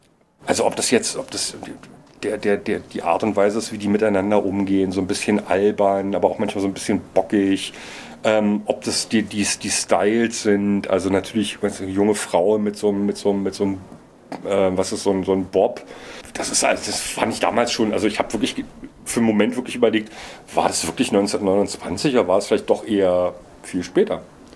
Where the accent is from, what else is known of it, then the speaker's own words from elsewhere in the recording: Berlin, Germany; besonders für mich als Berliner eben auch so fast schon tragisch